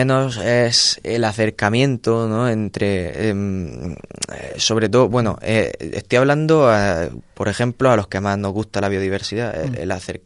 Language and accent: Spanish; Orihuela, Valencian Community, Spain; Y que es mi pueblo, por supuesto.